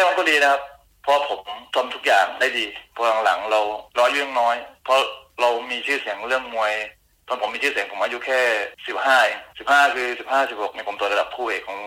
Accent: Bangkok, Thailand; moved away as an adult; now in Australia; ก่อนจะมาออสเตรเลียเนี่ยผมตอนนั้นเป็นทหารอยู่คือพอดีผมเติบโตในกรุงเทพชีวิตเนี่ยออกจากบ้านตั้งแต่อายุ13

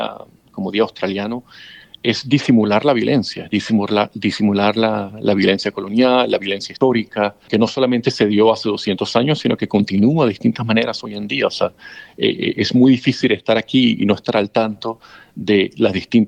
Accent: Venezuela; o sea, yo soy venezolano.

